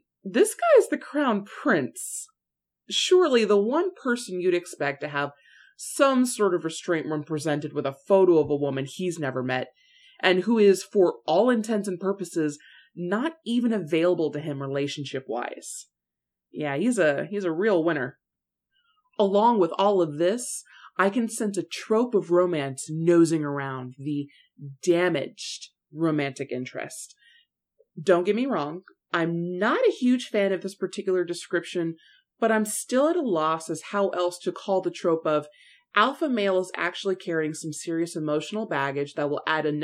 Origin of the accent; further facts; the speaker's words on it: United States; I, being an American, thought to myself